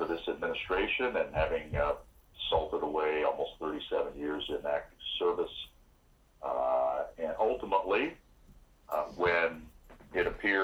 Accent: Lebanon, Iowa, United States; born and raised rural Sioux County, Iowa. Closest town was Hudson, South Dakota. My hometown is 54 people at the time. It's probably about a dozen in it now. It's called Lebanon.

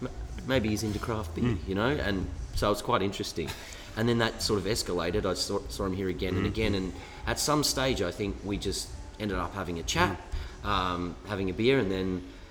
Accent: Melbourne, Victoria, Australia; also born or lived in Brisbane; I'm originally from Melbourne.

